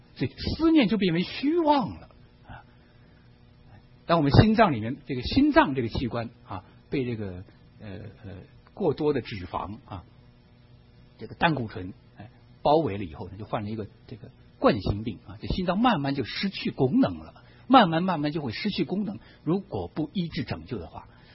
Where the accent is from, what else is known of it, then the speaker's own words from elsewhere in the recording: China; 我们中国人常常说我是最实际的人，我最讲实际的话。